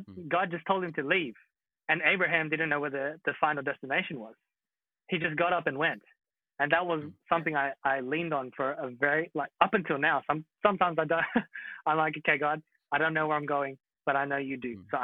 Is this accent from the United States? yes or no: no; Philippines; So being Filipino and whatever, Asian, education equals success, right?